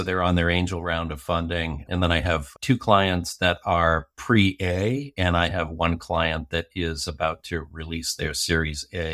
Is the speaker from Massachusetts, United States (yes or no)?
yes; Cape Cod, Massachusetts, United States; I grew up on Cape Cod, but I like to tell everybody that I was growing up in Boston.